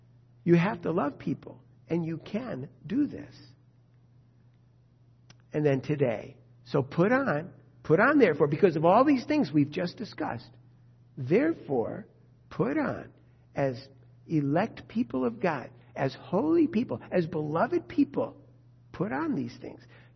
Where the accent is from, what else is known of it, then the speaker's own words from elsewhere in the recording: United States; All right, so, you know, I'm an American. I feel the weirdness of that.